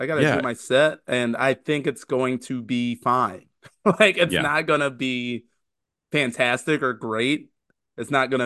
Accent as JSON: {"language": "English", "town": "Indianapolis", "region": "Indiana", "country": "United States", "said": "I love following Brian because we are both from Indy."}